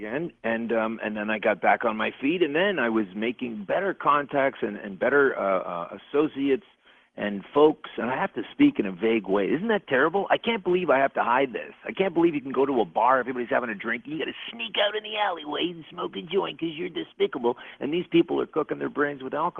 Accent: Canada; I'm a Canadian.

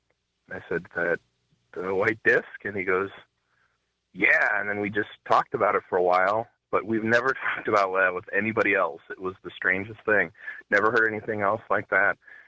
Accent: St. Louis, Missouri, United States; now in San Antonio, United States; Hi. I grew up in St. Louis, and it was back in the late 70s.

